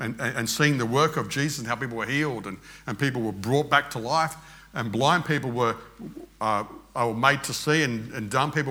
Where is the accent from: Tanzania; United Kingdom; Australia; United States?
Australia; accent: Australian; And I'm speaking English, Australian. I'm speaking Australian.